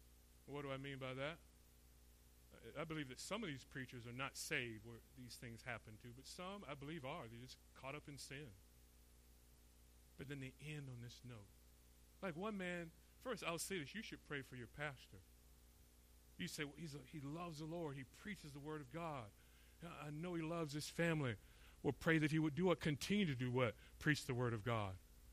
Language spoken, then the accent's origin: English; Florida, United States; now in California, United States; We're from Florida, but it's not true south. You actually have to go north to go to the south. You go to Georgia. No, it really is true. Us Floridians, we kind of have a little thing.